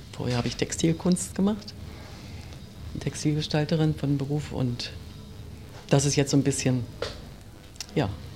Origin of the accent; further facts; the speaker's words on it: Berlin, Germany; Ich komme aus Berlin-Köpenick und bin hier in diesem schönen Haus, was mir jedenfalls so unheimlich interessant erscheint und gut gefällt, ein halbes Jahr, noch nicht so lange.